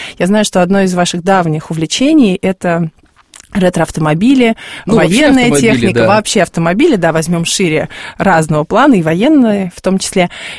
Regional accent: Chernogolovka, Moscow Oblast, Russia; а я как раз родом из Черноголовки и провела там все детство, юность.

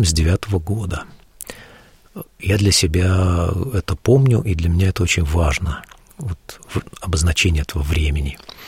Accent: Lesosibirsk, Krasnoyarsk Krai, Russia; also born or lived in Moscow; я, значит, из Лесосибирска в Москву уехал неверующим, а вернулся я верующим.

